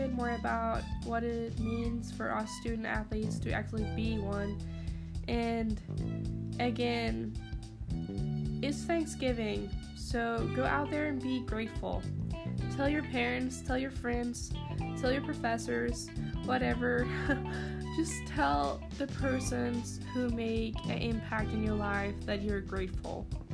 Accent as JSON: {"language": "English", "country": "Denmark", "second_language": "English", "lives_now": "United States", "said": "I mean, I'm from Denmark, and the United States is definitely something different"}